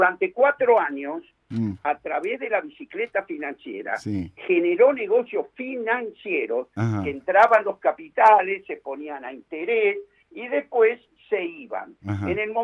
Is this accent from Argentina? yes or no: yes; Argentina; Así que yo estoy orgulloso de esa, como argentino